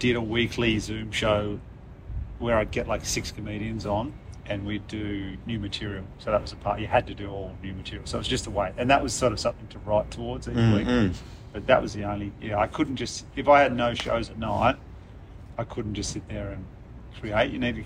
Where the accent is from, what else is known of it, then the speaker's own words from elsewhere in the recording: Batemans Bay, New South Wales, Australia; And then I saw … at my RSL in my hometown, Batemans Bay, when I was 17